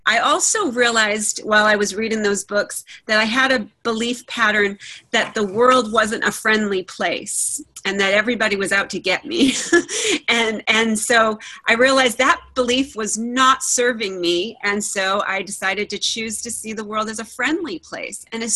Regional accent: Massachusetts, United States; moved away as an adult; I moved here from Massachusetts when I was 21, and I've been here over 20 years now. So I've been just, I love it here. This is, you know, home, my home now. I go back to visit, but I was from, grew up in Massachusetts.

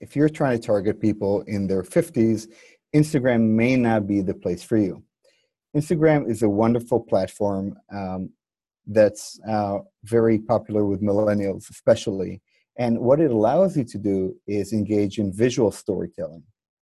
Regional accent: Tel Aviv, Tel Aviv District, Israel; also born or lived in New York; now in Florida, United States; Originally from Tel Aviv, Israel. Spent the last 20-some years in the U.S., spent the last decade in New York, and now I'm in Florida.

